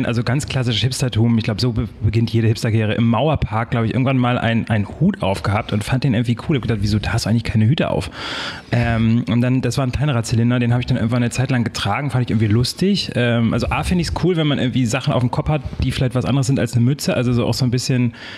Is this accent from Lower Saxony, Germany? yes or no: yes; Lower Saxony, Germany; now in Berlin, Germany; Aus dem Norden, also Hamburg und dann noch nördlicher, so Richtung Cuxhaven da die Ecke.